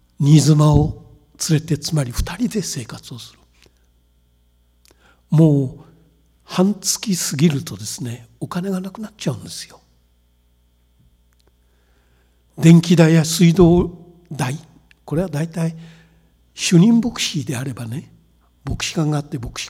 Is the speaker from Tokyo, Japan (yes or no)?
yes; Tokyo, Japan; also born or lived in Nagano / Ito / Hamamatsu; 私は東京で生まれ東京で育った人間ですけども